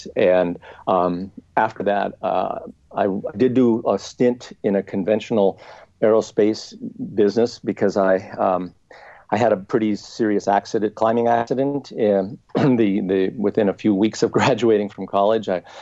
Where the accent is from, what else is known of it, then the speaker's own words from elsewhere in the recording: Boulder, Colorado, United States; But my background was, as Emily said, growing up in Boulder, Colorado in the 60s, which was a fairly rebellious time.